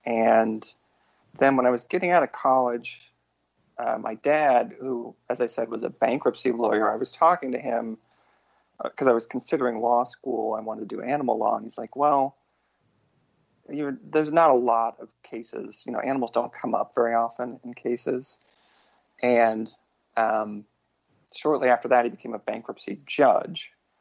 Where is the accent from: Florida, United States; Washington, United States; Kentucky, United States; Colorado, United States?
Washington, United States; Tacoma; Yeah, so he was in a mall in my hometown, Tacoma, Washington, much maligned Tacoma, Washington, sort of in the shadow of Seattle.